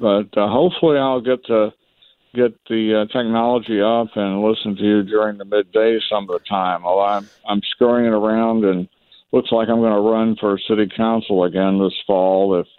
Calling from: Atlanta, Georgia, United States; I'm calling from Atlanta.

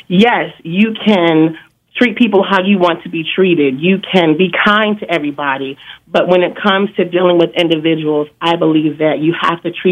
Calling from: Pittsburgh, Pennsylvania, United States; I'm calling from Pittsburgh.

